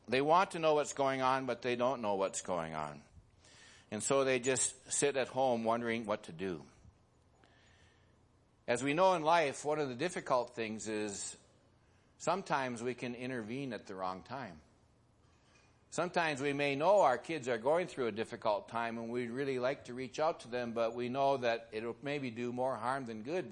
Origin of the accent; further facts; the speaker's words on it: Midwest, United States; In my part of the country where I grew up in the Midwest